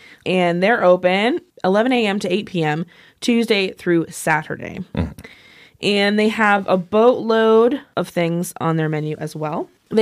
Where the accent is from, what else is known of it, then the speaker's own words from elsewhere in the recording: Ireland; I'm also Irish, so I guess I'm kind of biased.